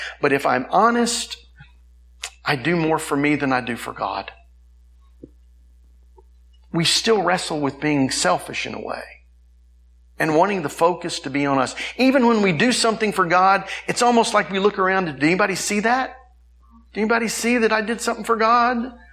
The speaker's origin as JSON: {"language": "English", "town": "Tulsa", "region": "Oklahoma", "country": "United States", "tie": "born or raised there", "said": "we grew up in Tulsa, and we went to Springdale Baptist Church."}